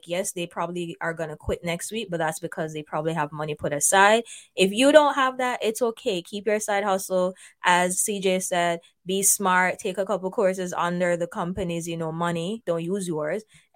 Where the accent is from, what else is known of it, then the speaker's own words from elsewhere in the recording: Jamaica; now in Canada; I grew up in Jamaica. I feel like us from the Caribbean, we have very similar experiences in some aspect.